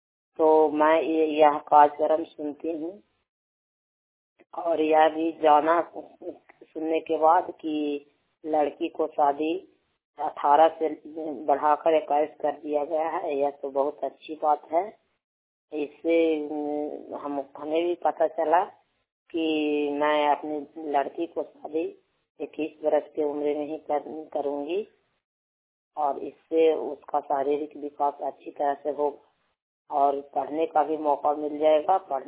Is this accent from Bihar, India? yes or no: yes; Puna Jhari Bigha, Bihar, India; मैं पूना पंचायत की हूँ। मेरा गांव पूना झरी बिगहा है।